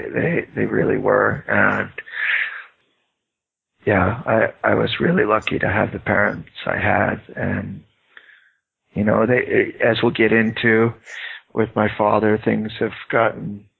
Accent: Utah, United States; I mean, growing up in Utah, you, especially as a, when you were a teenager or early teen, and things started to change

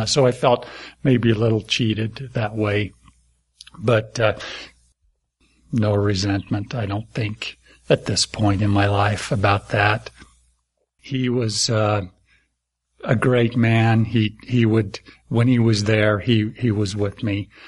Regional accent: Smithfield, Utah, United States; I grew up in a little town in northern Utah called Smithfield.

